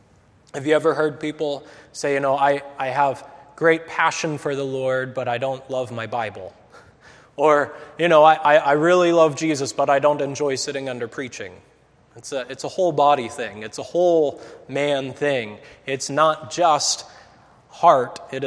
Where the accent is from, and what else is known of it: New Hampshire, United States; born or raised there